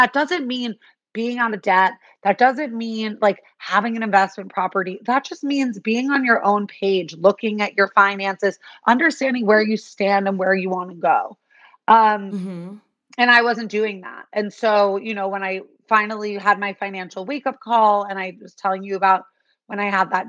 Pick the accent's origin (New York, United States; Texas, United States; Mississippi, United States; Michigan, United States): New York, United States; New York City; Because I grew up on the Upper East Side, I was around a lot of mostly dads who worked on Wall Street, including my own dad.